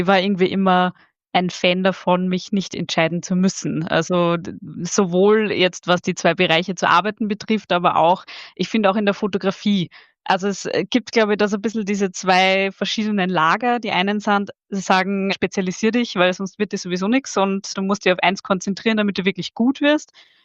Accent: Vienna, Austria; bin in den Bergen zu Hause, bin eigentlich ein Wiener Stadtkind. Also ich bin eigentlich Österreicherin und genau, komm aus der Stadt, aber lebe mittlerweile auch schon seit ja fast 15 Jahren in den Bergen

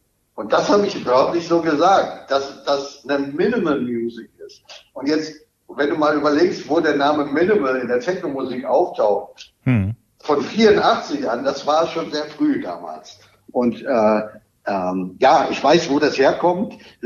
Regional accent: Münster, North Rhine-Westphalia, Germany; also born or lived in Berlin; Also ich bin ja 82 in Berlin zur Schule gegangen schon. Dann bin ich nochmal in meine Heimatstadt Münster zurück zum Abitur machen.

